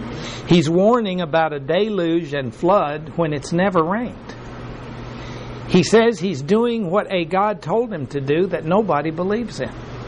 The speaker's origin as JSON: {"language": "English", "region": "Texas", "country": "United States", "tie": "born there", "said": "And I was born in Texas."}